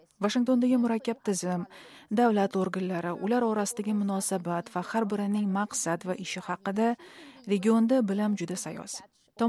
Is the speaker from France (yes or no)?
yes; France; Uzbek is a second language; Men o'zim bilasiz Fransiyadanman.